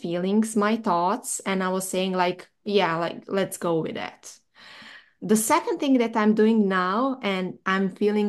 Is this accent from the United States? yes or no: no; Bosnia & Herzegovina; I'm Serbian from Bosnia